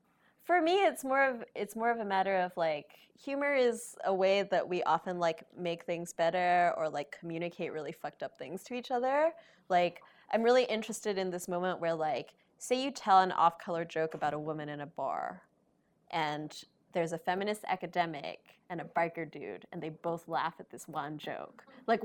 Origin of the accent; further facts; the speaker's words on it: New York, United States; But I'm from New York, so it doesn't matter.